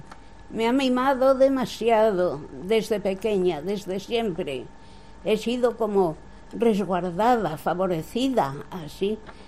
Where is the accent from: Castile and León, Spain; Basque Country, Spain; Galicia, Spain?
Castile and León, Spain; Olmedo; also born or lived in Africa; porque yo he vivido ya más tiempo en África que en Olmedo, entonces me siento más africana y me siento una africana a hacer misión en Castilla, en Olmedo precisamente, en Olmedo de mi alma, donde tengo tantos seres queridos.